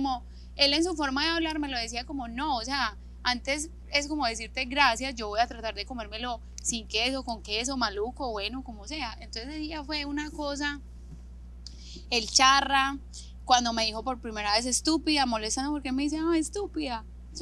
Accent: Colombia; como a mí me gusta, o como buena colombiana, a mí me gusta atender a mi hombre.

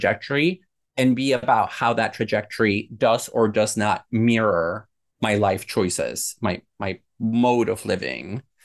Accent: Mexico; I grew up in a household where pets were not allowed.

